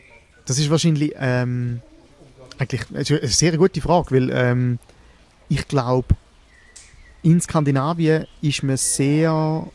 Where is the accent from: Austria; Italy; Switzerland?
Switzerland; Dort gibt es nicht so eine Kleinkunstszene wie, wie bei uns in der Schweiz oder im deutschsprachigen Raum.